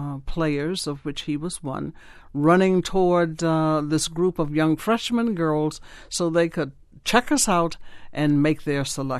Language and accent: English; Vicksburg, Mississippi, United States; I was born in Vicksburg, Mississippi. I'll even give you the date, March 17, 1933.